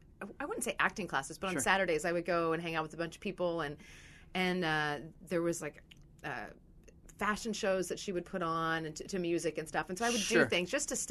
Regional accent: Clinton, Maryland, United States; Well, I grew up in Clinton, Maryland.

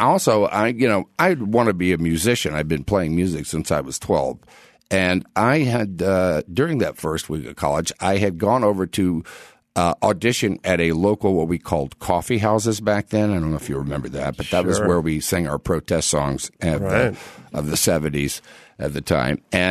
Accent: Houston, Texas, United States; I'm from Houston, which was Space City.

